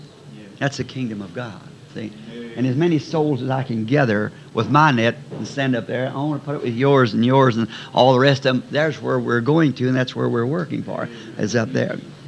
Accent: United States; As an American, I abide by the laws.

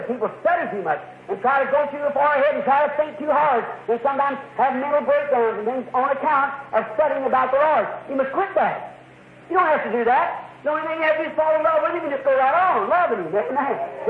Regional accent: United States; Well, we've got people in this country that I'm an American. You know I am.

